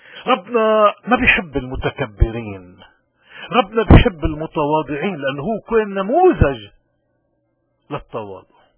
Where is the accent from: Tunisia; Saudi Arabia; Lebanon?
Lebanon; من هون نحن اليوم خصوصا كلبنانيين عم نمر بأزمات